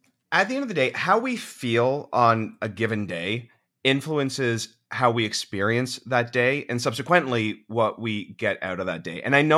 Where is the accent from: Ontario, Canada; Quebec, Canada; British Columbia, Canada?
Ontario, Canada; Orangeville; I'm from Orangeville, which is like a small town-ish. It's not small anymore, like anything around Toronto. It's now huge.